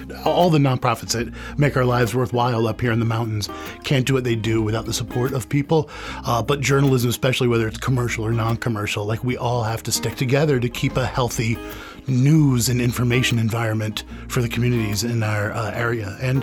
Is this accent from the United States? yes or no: yes; Roscoe, New York, United States; So I grew up in Roscoe, New York, known as Trout Town, USA, big on the fishing, getting up into the foothills of the Catskills bordering Delaware County.